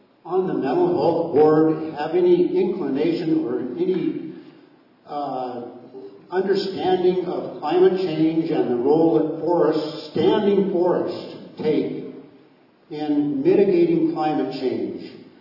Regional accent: Gravina Island, Alaska, United States; also born or lived in Ketchikan; I was born in Ketchikan. I lived on Gravina since I was 9

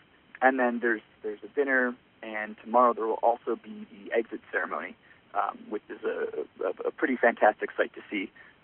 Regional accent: Tuaco, New Jersey, United States; I grew up in a town that was named after it's a native word. I grew up in Tuaco, New Jersey, and I could not tell you what Tuaco means

